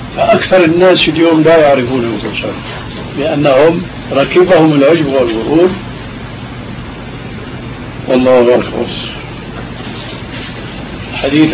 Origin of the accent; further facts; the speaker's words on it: Syria; كما يقولون عندنا في سوريا: يا أرض اشتدي ما حدا عليك أدي.